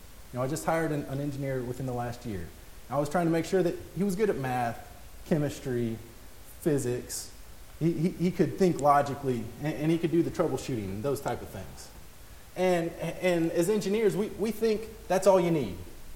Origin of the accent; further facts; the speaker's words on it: St. Louis, Missouri, United States; When we were, you know, I grew up in St. Louis.